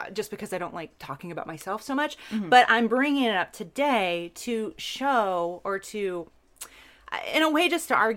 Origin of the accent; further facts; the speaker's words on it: Texas, United States; I am a Texan through and through. I mean, hell, I grew up, listen to that.